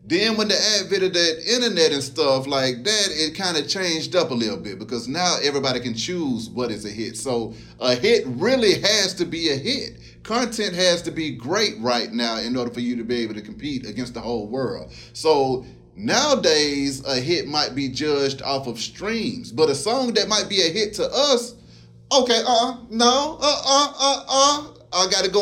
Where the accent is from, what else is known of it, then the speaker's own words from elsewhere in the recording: Atlanta, Georgia, United States; Of course, you know it's … I'm from Atlanta, Georgia.